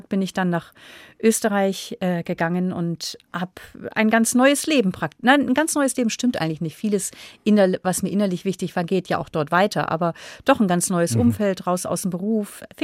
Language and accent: German; North Germany, Germany; so würde ich als Norddeutsche sagen.